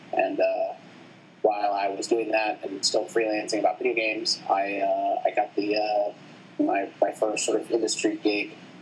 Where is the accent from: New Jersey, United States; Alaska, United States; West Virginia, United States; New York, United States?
West Virginia, United States; Huntington; I grew up in Huntington, West Virginia, which is sort of where, if you know your U.S. geography, it's where Ohio, West Virginia, and Kentucky all meet, in that general area.